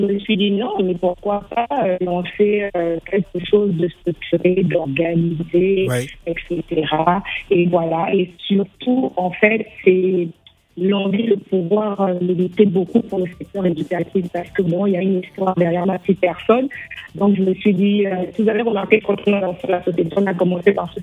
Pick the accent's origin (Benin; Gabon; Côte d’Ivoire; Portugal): Gabon; Déjà parce que je suis gabonaise. Je suis gabonaise.